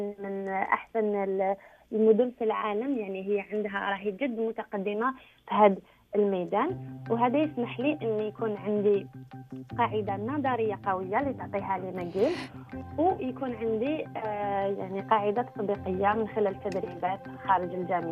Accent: Algeria; من الجزائر، في الوقت الحالي نحضر في ماجستير بجامعة مكيل في علم الإحصاء،

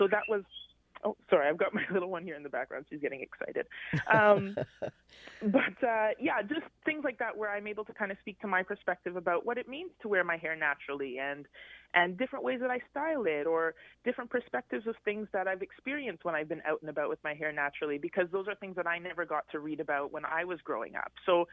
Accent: London, Ontario, Canada; I grew up in London, Ontario, and when I was growing up in London, it really wasn't very diverse.

